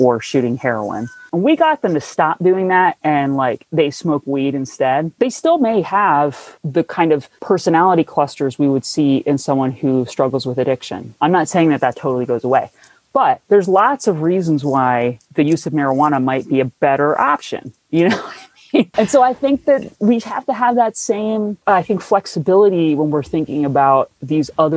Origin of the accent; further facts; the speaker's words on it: New Jersey, United States; People around here say pop. I'm from New Jersey. If you say pop, someone punches you in the face.